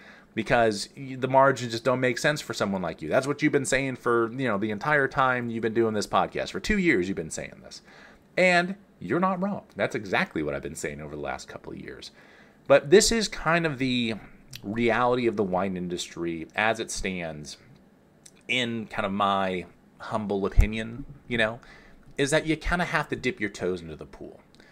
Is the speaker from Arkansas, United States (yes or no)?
no; California, United States; Shoot, I'm from Northern California.